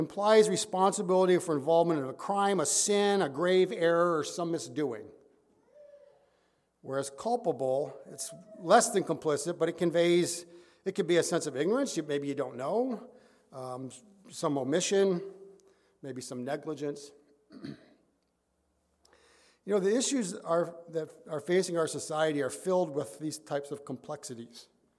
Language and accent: English; Detroit, Michigan, United States; You know, growing up in Detroit, it was a big thing daily in the news for some time before it even hit national attention.